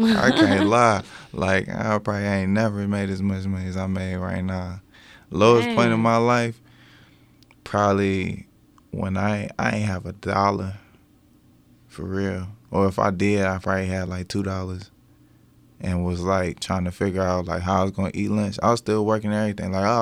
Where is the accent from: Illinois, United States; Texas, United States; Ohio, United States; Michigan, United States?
Michigan, United States; Detroit; also born or lived in Baltimore; Yeah, I grew up in Detroit.